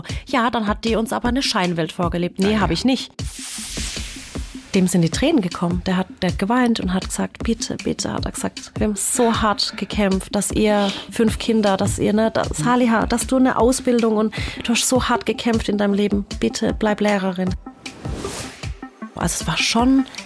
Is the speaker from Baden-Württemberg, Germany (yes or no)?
yes; Waghäusel, Baden-Württemberg, Germany; accent: Badisch; ich schwätze richtig badisch. Okay. Also ich bin schon waschechte Waghäuslerin.